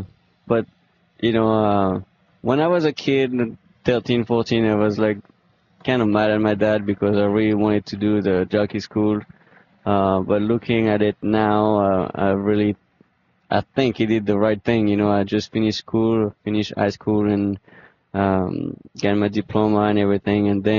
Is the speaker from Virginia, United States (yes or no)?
yes; Chantilly, Virginia, United States; Well, that's where I was born, but I grew up in Chantilly, which is only maybe a 15-minute drive, maybe.